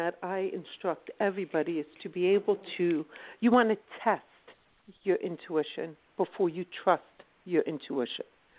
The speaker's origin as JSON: {"language": "English", "town": "Philadelphia", "region": "Pennsylvania", "country": "United States", "said": "I'm actually from South Philadelphia."}